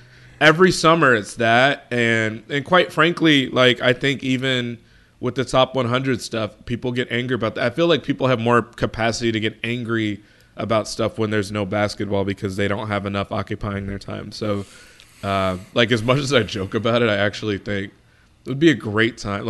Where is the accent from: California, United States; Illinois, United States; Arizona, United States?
Illinois, United States; Chicago; the Sky, you know, Candace Parker, Chicago, so, you know, my hometown team.